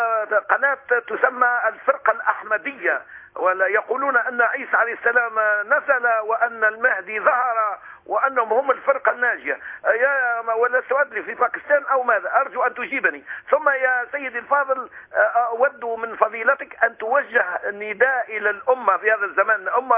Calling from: Tunisia

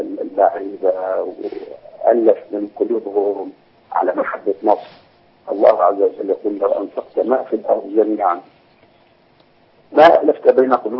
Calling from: Bahrain; وانا متابع ليه من البحرين

